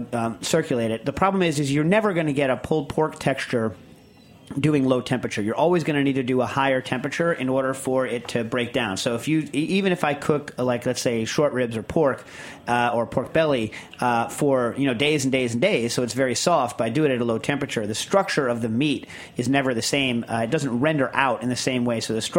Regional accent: Lisbon, Portugal; from Lisbon, Portugal, and last June I visited Tokyo and Kyoto as part of my honeymoon around the world.

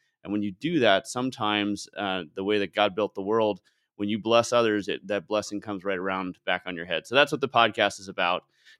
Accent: California, United States; So I grew up in the Bay Area.

